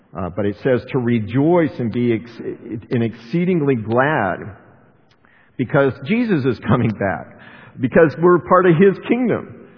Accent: United States; And I'm an American, and don't they know?

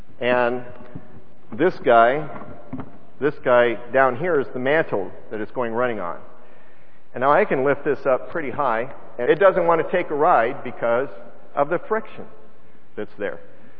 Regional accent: Colorado, United States; like in my hometown of Colorado, west of Denver, there's a place called Red Rocks.

